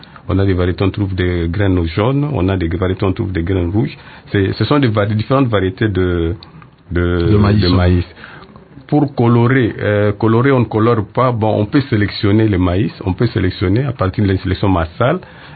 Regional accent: DR Congo; bon, ici chez nous en RDC, on plante le maïs

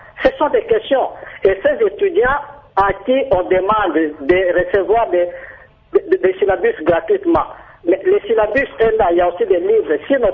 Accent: DR Congo

